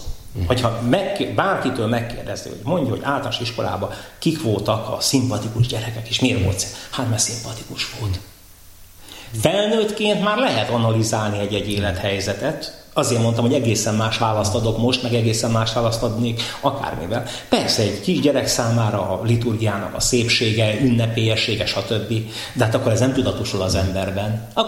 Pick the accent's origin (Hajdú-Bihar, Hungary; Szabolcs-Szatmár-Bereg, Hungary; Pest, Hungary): Pest, Hungary; Törökbálint; Török Bálint, onnan én származom